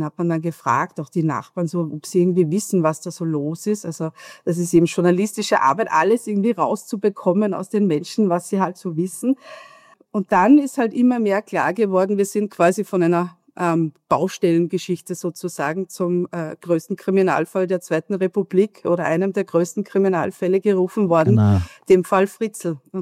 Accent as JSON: {"language": "German", "region": "Lower Austria", "country": "Austria", "said": "Ich komme aus dem Waldviertel ursprünglich"}